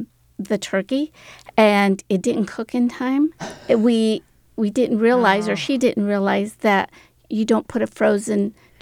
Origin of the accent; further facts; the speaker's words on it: Mérida, Yucatán, Mexico; moved away; So I'm from Yucatan, and we lived in the city of Mérida, which is the capital, and it's close to Cancun. So my dad came over, and we came over in 1966.